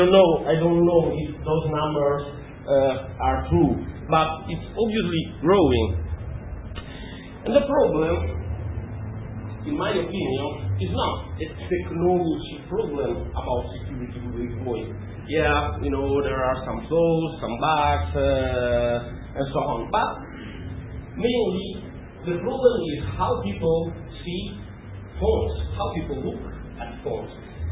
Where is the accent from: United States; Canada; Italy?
Italy; English is a second language; I'm from Italy. I'm Italian, obviously.